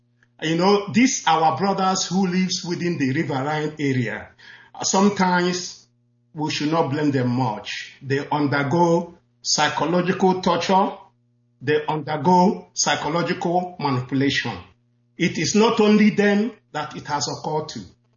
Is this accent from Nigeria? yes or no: yes; Obibiezena, Nigeria; now in Kassel, Germany; I'm calling from Kassel, Germany. I'm from Obibiezena in Biafra land.